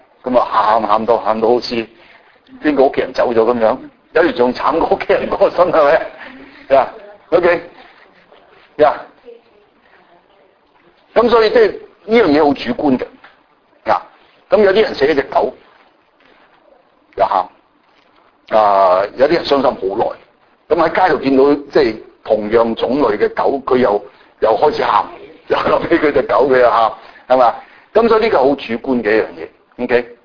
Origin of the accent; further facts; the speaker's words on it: Chaozhou, Guangdong, China; 我係潮州人。